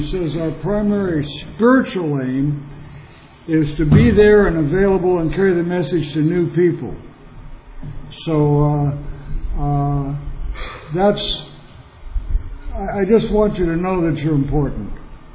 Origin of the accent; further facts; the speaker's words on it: Long Beach, California, United States; born there; well, I was born in Long Beach because she left Porterville